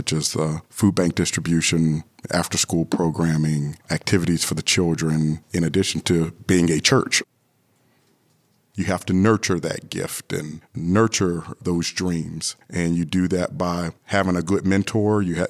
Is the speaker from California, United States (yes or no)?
no; Aliquippa, Pennsylvania, United States; I was born on November the 19th, 1971 in Aliquippa, Pennsylvania. And I've lived in this region pretty much all my life.